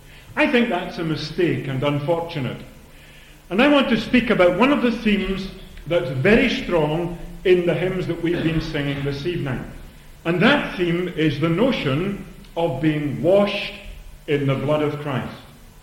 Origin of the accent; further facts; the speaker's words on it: Saltcoats, Scotland, United Kingdom; I was brought up in Saltcoats.